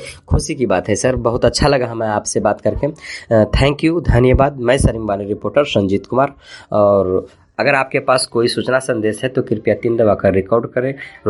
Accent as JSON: {"language": "Hindi", "region": "Bihar", "country": "India", "said": "मैं भी बिहार से हूँ।"}